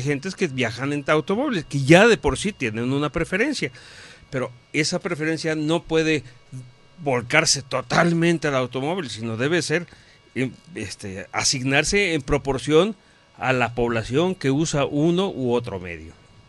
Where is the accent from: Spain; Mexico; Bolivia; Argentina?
Mexico; pero yo creo que todos somos mexicanos